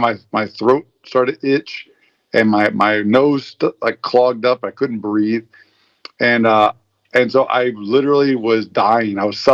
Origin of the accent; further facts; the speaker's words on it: United States; And thank God I'm American.